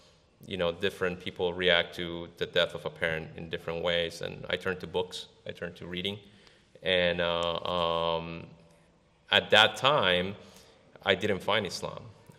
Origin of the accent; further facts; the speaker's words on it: Florida, United States; from South Florida.